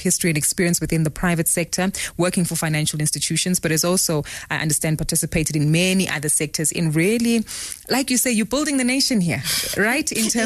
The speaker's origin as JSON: {"language": "English", "country": "South Africa", "said": "How have you managed a lot of the negative misconceptions that some of us as South African investors have about property?"}